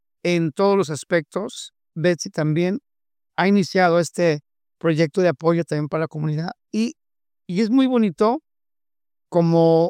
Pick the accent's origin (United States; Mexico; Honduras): Mexico; yo como mexicano